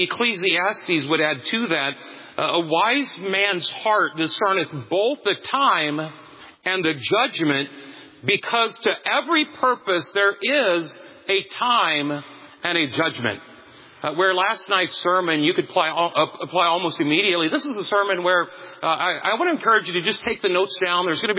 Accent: Fort Madison, Iowa, United States; I grew up in Fort Madison, Iowa.

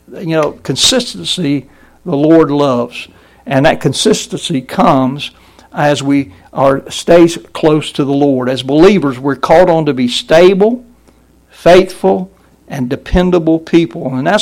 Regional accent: the South, United States; I grew up in the South with the pine trees, the evergreen trees. It's a lot different than being up north.

